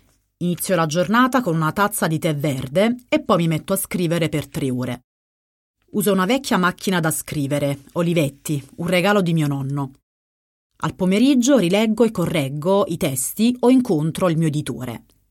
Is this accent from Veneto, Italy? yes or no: no; Naples, Campania, Italy; Fin da bambina, a Napoli, adoravo leggere.